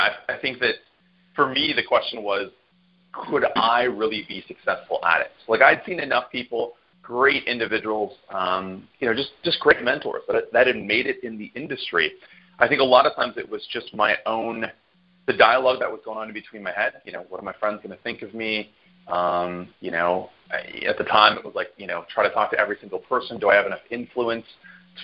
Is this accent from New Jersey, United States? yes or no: no; San Francisco, California, United States; also born or lived in San Diego; I grew up in San Francisco, California. I ended up going to school down in San Diego.